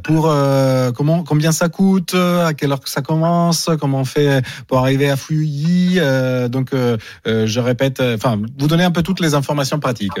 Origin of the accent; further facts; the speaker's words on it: Italy; et je suis italien aussi, donc tout le monde peut arriver.